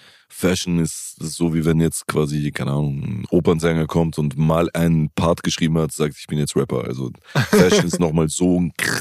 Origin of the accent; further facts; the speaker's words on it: Italy; das ist irgendwo ein Teil unserer Kultur